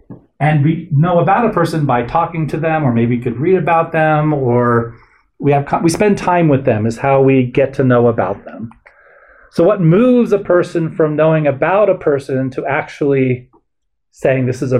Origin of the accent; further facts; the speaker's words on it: New Mexico, United States; You know, I'm from New Mexico.